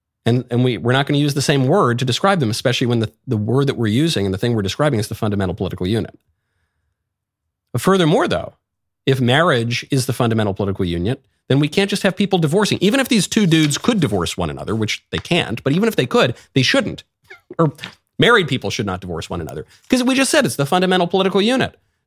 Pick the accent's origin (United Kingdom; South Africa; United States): United States; New York; You know, I'm from New York. I lived in LA.